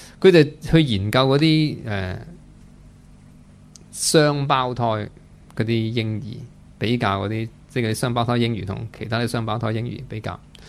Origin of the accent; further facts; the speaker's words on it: Hong Kong; 那你我们香港人以为，我们人以为你开心不开心